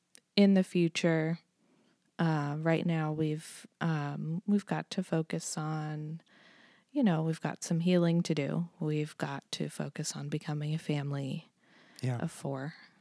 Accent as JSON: {"language": "English", "region": "New Jersey", "country": "United States", "said": "No, I am from New Jersey."}